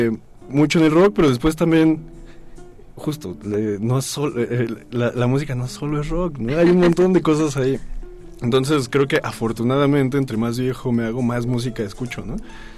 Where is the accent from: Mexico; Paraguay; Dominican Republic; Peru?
Mexico; Mexico City; Yo soy chilango, nacido y criado, pero yo crecí en el Ajusco. Mis primeros años de vida los pasé, los primeritos, o sea, onda, mis primeros 4 años de vida en Vallejo. Pero realmente yo crecí en el Ajusco, muy a la periferia.